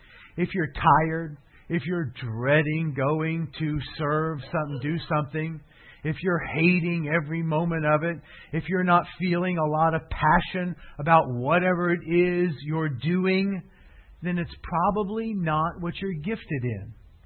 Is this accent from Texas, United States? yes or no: no; Fort Myers, Florida, United States; I'm from Fort Myers, Florida, and that's where Thomas Edison's winter home was.